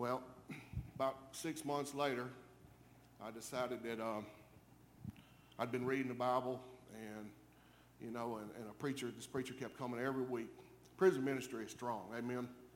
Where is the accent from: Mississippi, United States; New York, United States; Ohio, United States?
Mississippi, United States; I grew up in Mississippi, if you can't tell. I'm not from around here.